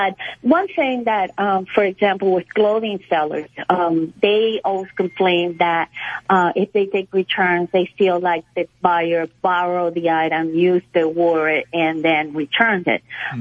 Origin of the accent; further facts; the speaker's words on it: Venezuela; English is a second language; I'm from Venezuela, and in Venezuela, a lot of people do not take the stores don't take returns.